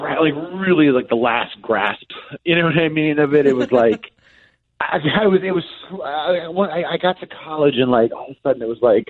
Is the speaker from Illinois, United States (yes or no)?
yes; Chicago, Illinois, United States; Basketball, growing up in Chicago, as you know, in the 90s, it was all basketball.